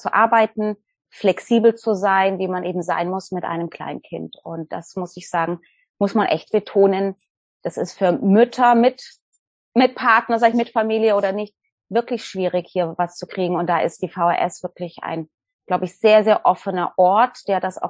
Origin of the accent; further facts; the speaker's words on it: Germany; also born or lived in United States; Ich bin in den USA geboren, aber in Deutschland aufgewachsen.